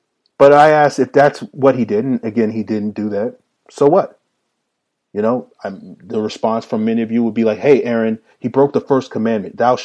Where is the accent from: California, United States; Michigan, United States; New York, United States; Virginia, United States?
Virginia, United States; As a kid growing up in Virginia, I didn't know any Falcon fans growing up.